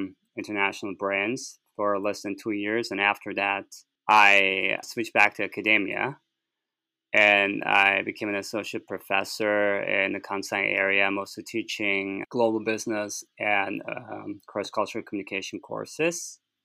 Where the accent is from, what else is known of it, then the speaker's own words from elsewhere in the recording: Turkey; moved away as an adult; now in Japan; I'm originally from Turkey.